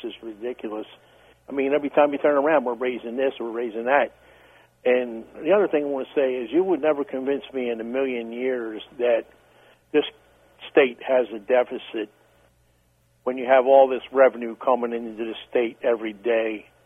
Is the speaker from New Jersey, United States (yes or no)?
no; Baltimore, Maryland, United States; born there; I was born in Maryland in 1956. I was born down in Remington, below Hamden. And I came from a hard-working Italian family.